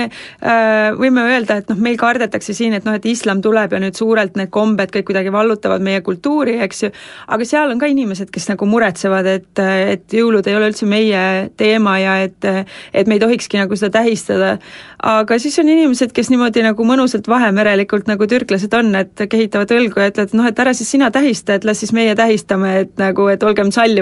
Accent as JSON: {"language": "Estonian", "region": "Saare County", "country": "Estonia", "tie": "born there", "said": "meil on iga-aastane … kokkutulek siis Saaremaale, kus meie sünnikodu on"}